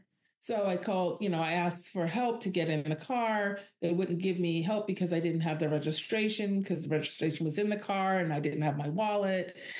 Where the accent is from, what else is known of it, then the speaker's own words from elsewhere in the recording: New York, United States; all of my intellectual, my intellectual smarts and my street smarts and being a New Yorker and a New York kid and all that just failed me.